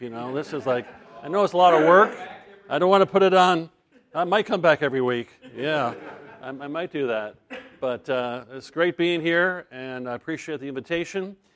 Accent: Tampa, Florida, United States; I'm from Tampa, Florida.

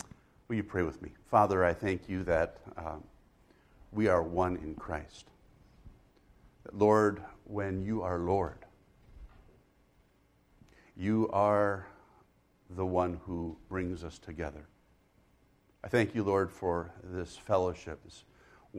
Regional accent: Guinea; A little bit about ourselves. I was born and raised in Africa

